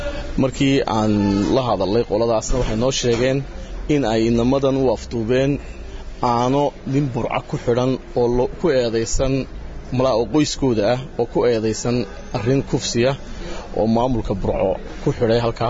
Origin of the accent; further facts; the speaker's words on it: Somaliland, Somalia; anagu kulayde dad reer Soomaaliland baan nahay muwaadiniin reer Soomaaliland baan nahay